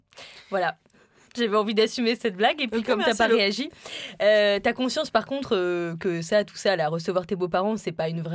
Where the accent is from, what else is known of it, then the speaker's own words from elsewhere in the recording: France; Alors si nous en tant que Français, la France, en sortons victorieux